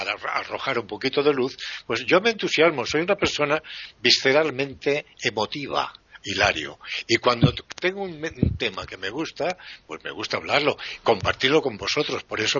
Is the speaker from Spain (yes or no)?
yes; Spain; Yo soy español y no sé las normas que rigen en Italia